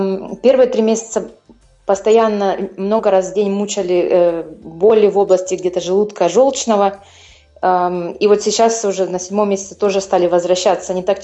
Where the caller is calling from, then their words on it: Germany; Я из Германии